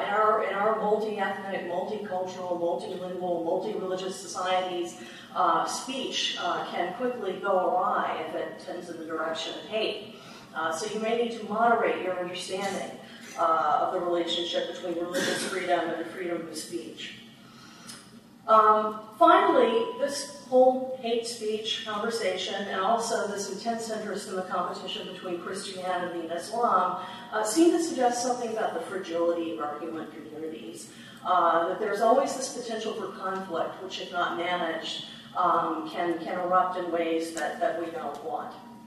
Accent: United States; inherently interesting to me as an American

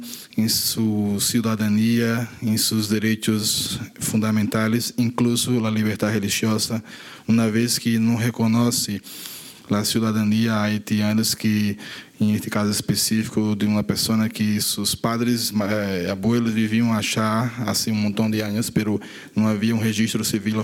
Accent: Brazil; Spanish is a second language; Yo soy de Brasil

